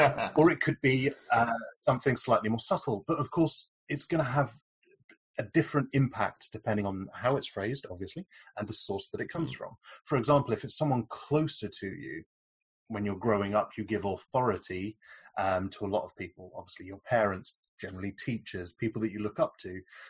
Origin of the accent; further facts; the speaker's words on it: United Kingdom; There's half a dozen people in front of you and you kind of settle down for the wait because we're British and we love queuing.